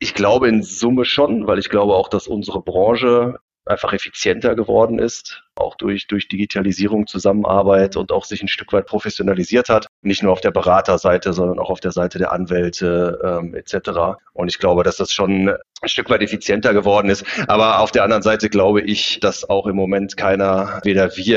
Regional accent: North Rhine-Westphalia, Germany; Ich bin ein Sauerländer Junge sozusagen

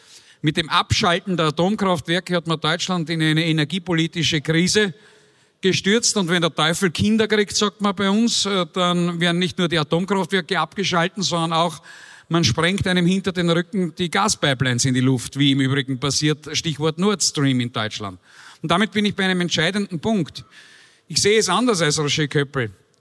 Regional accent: Styria, Austria; Ich komme aus der Steiermark. Die Steiermark, südliches Bundesland, wir sind Autozulieferer.

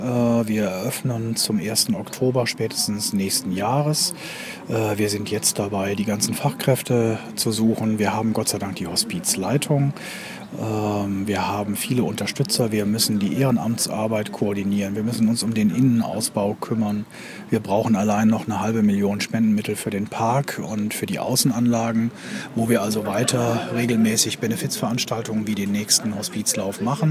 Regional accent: Rhineland, Germany; Als Rheinländer

